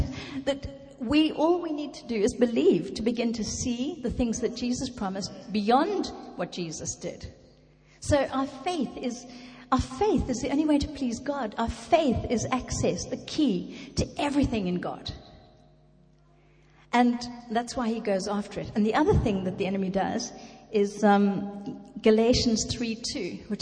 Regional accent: South Africa; I'm a South African and I was a bit of a naughty girl and I was rebelling against a religion, actually, because I was brought up in a religious environment

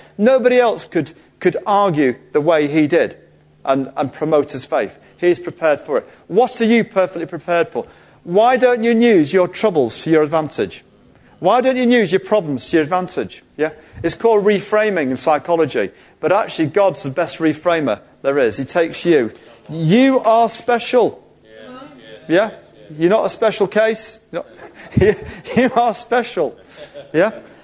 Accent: Manchester, North West England, United Kingdom; I'm half English, half Indian. You know, when you're growing up in the 70s, that wasn't very nice in central Manchester. I was a part of an ethnic minority.

